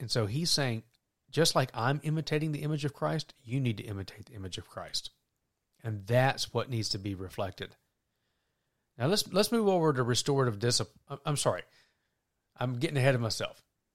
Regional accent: the South, United States; Well, I am from the South. What can I say?

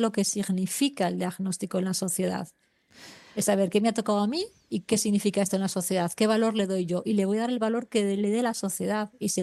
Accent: Zaragoza, Aragon, Spain; soy de Zaragoza y hay una vía principal

